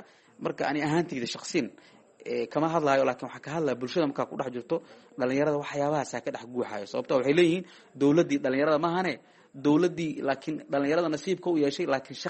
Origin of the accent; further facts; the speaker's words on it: Jowhar, Hirshabelle, Somalia; born there; Marka anigu ahaantii magaalada bulshada Jowhar aan ku dhashay